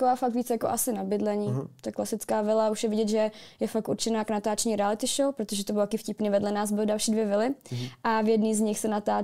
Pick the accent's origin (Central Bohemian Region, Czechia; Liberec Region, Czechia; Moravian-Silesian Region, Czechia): Liberec Region, Czechia; Liberec; Já jsem zjablonsona z Liberce a známe se už strašně dlouho